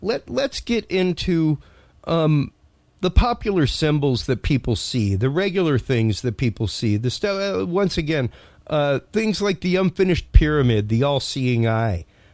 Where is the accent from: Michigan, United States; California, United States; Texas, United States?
Texas, United States; Houston; the horrible, horrible incident that happened in my hometown of Houston at Astroworld.